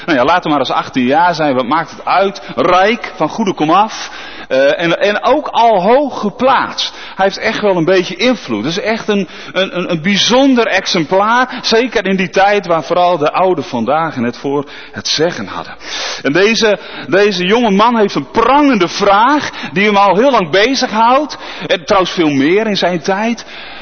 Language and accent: Dutch; Nieuw Pekela, Groningen, Netherlands; Ja, ik kom uit Nieuw Pekela of All Places. Fantastisch dorp.